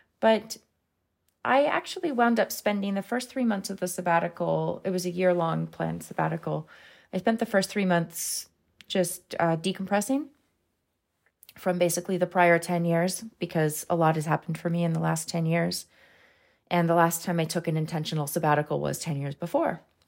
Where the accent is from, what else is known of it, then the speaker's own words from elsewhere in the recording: United States; all of these things that I should have already known about as an American